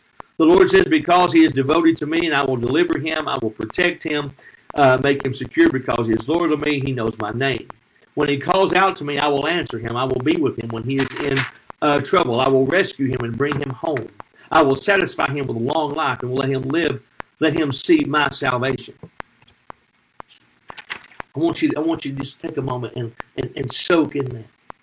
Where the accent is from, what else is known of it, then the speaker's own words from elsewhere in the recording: Tennessee, United States; I read a story about … in my home state of Tennessee